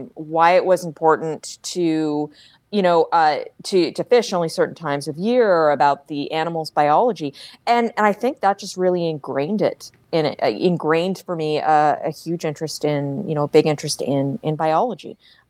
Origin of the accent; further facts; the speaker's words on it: Ontario, Canada; I'm originally from Ontario